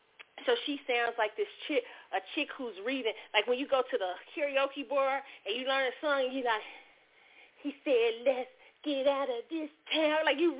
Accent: Midwest, United States; I'm probably more country than … okay? I'm from the Midwest, okay? And I got family all down in the country where it's a real country.

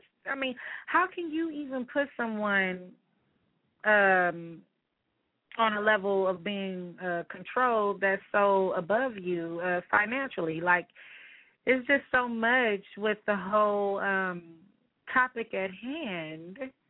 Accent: Los Angeles, California, United States; And, of course, I'm from South Central L.A., so I am surrounded by pimps, hoes, gangsters, pranks, everything.

